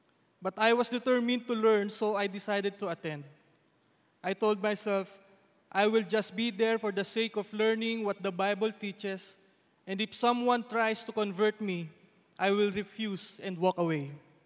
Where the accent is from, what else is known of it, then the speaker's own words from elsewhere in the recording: Nasugbu, Calabarzon, Philippines; also born or lived in Manila; This got even worse when I had to leave my hometown, Nasugbu, and move to Manila to study college.